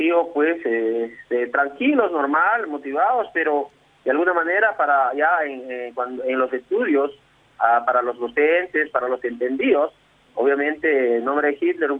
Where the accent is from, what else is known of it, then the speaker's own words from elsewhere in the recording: Yungar, Ancash, Peru; Soy de Perú, del departamento de Ancash, provincia de Carhuaz, del distrito de Yungar.